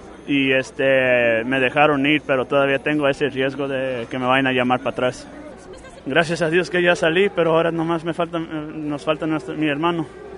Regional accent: Los Angeles, California, United States; born there; Sí, nací aquí en Los Ángeles.

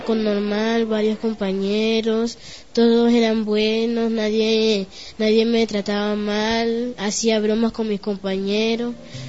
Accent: Venezuela; pero en verdad soy de aquí, de Venezuela. Yo me siento más de aquí porque tengo 10 años acá.

